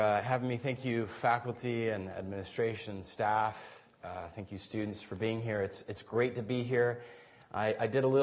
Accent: Guatemala; also born or lived in Vancouver, Canada; I grew up in Guatemala. A good chunk of my life as a missionary kid

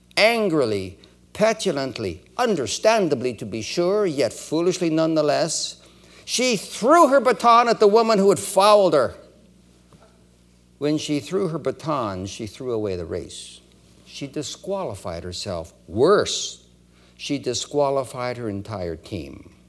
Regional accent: Edmonton, Alberta, Canada; born there; also born or lived in Winnipeg / Toronto; Many of you are aware that I was born in Edmonton. We moved to Winnipeg in 1949.

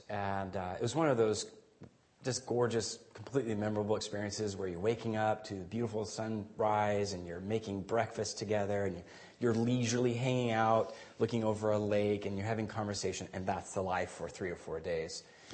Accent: Guatemala; also born or lived in Vancouver, Canada; I grew up in Guatemala. A good chunk of my life as a missionary kid

